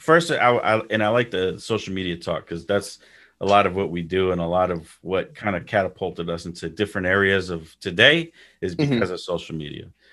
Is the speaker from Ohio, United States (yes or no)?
no; New York, United States; now in Houston, United States; I like that atmosphere because I'm from New York. So I remember that. I moved to Houston, so it's totally different here.